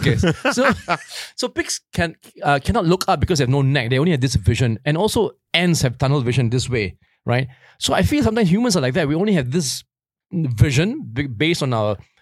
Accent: Singapore; I do. I'm a Singaporean.

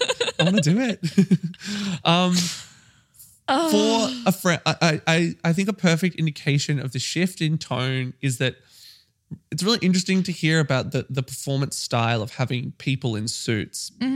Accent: Australia; I feel like we're Australian, so we should have some sort of like.

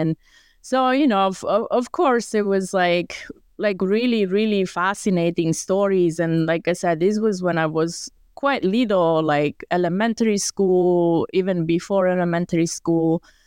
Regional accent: Italy; And also because I grew up in Italy in high school, we still study Latin and ancient Greek.

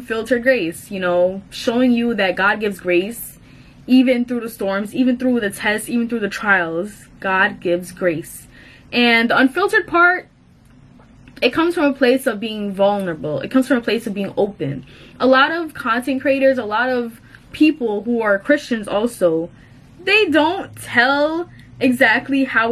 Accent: Kingston, Surrey, Jamaica; now in New York, United States; I grew up in Kingston, Jamaica, and I went to a non-denominational church back in Jamaica, moved up to New York

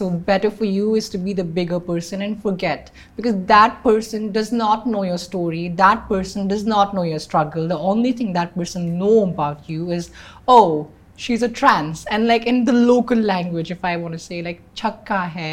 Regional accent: Northeast, United States; Like I am not just a trans woman, but I'm also from the Northeast.

